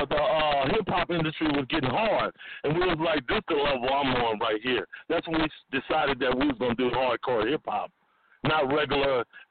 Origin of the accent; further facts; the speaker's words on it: New Orleans, Louisiana, United States; we're from New Orleans, Louisiana, right? We still got these accents.